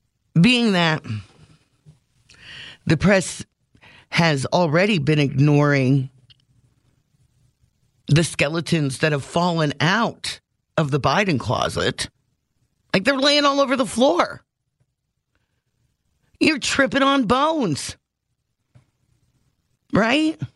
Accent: Pennsylvania, United States; I grew up in Northeast PA. We grew up around what, coal miners. We grew up around hardworking people.

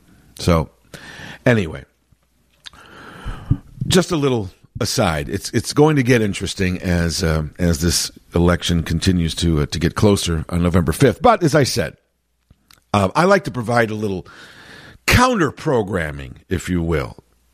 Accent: Chicago, Illinois, United States; Living here in the Chicago area, born and raised in Chicago proper

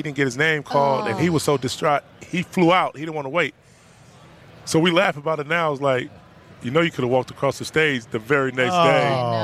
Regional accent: Kansas City, Missouri, United States; born there; I was born in Kansas City, Missouri.

